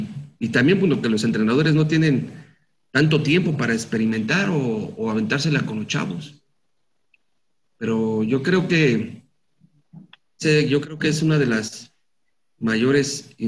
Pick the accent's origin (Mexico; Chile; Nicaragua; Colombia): Mexico; como mexicano, lo único que quieres es que le vaya bien a tus compatriotas.